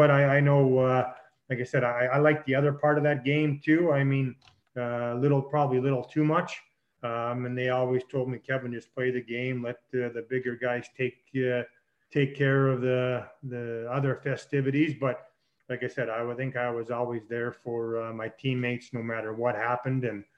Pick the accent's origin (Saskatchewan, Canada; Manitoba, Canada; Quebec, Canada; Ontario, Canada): Saskatchewan, Canada; as a kid growing up in Saskatchewan, hockey night in Canada on Saturday